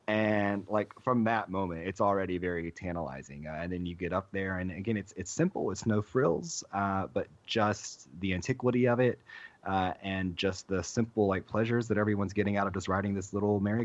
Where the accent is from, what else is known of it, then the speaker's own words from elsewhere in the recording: North Carolina, United States; now in Orlando, United States; North Carolina.